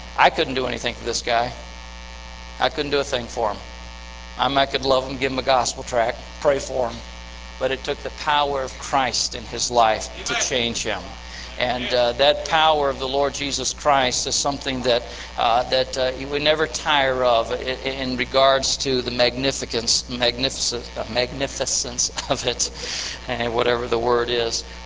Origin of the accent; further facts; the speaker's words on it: Tennessee, United States; And I'm from Tennessee, gentlemen, so we're brothers, in case you didn't know.